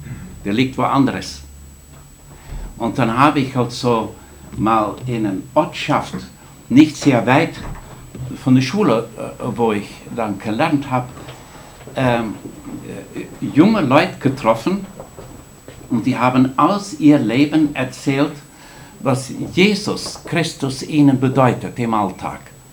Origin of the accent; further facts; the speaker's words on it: Netherlands; German is a second language; bin ein Holländer, das brauche ich nicht einmal zu verraten, das könnt ihr nach dem dritten Satz schon hören.